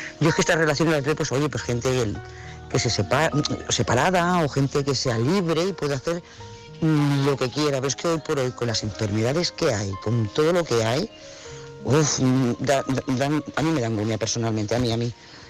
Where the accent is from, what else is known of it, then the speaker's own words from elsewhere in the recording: Lloret de Mar, Catalonia, Spain; de Lloret de Mar.